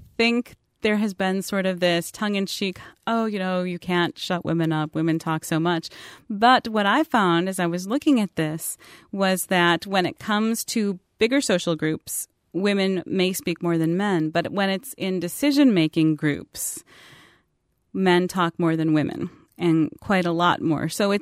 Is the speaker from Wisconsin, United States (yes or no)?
yes; Wisconsin, United States; My father was from Mexico, but I grew up in Wisconsin with my mom, who was, you know, of German heritage, and my grandparents.